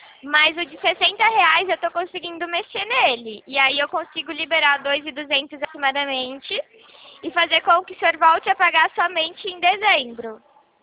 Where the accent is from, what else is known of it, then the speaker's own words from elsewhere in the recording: Rio Claro, São Paulo, Brazil; Eu sou de Rio Claro, São Paulo.